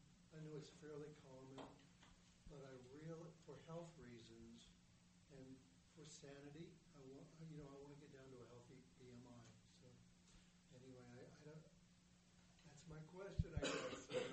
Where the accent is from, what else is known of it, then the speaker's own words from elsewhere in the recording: Murfreesboro, Tennessee, United States; also born or lived in Los Angeles; I'm from Murfreesboro, Tennessee, near Nashville. But I lived in Los Angeles most of my life.